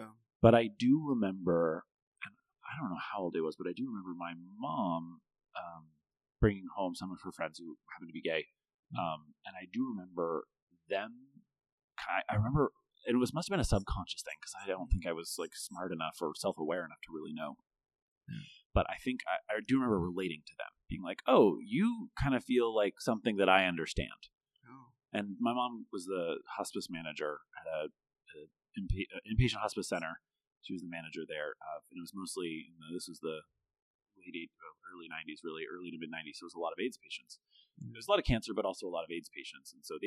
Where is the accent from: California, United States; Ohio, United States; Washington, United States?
Washington, United States; Seattle; I was born in Seattle and to two very middle class parents, a nurse and an engineer, kind of like good middle class jobs. And we lived in Seattle for a while